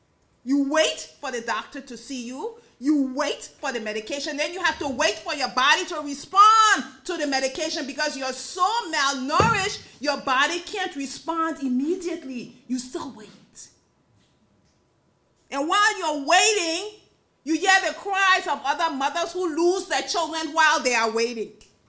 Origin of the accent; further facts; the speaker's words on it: Liberia; I grew up in Liberia. In fact, I graduated from the University of Liberia